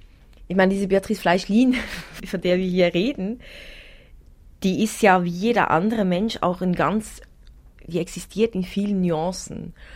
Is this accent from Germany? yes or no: no; Central Switzerland, Switzerland; Also, genau, ich bin in der Innerschweiz aufgewachsen, auf einem Schweine- und Schafzuchtbetrieb. Wir sind 9 Geschwister